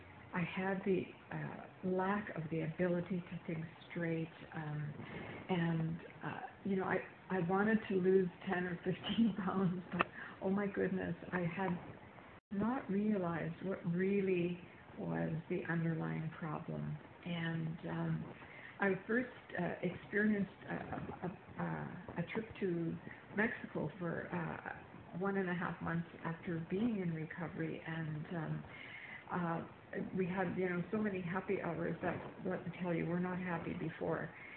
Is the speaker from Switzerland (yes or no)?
no; Manitoba, Canada; And I am from Manitoba, Canada.